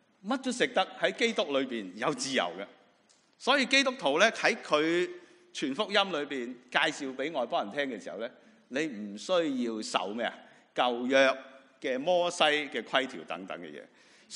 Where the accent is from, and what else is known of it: China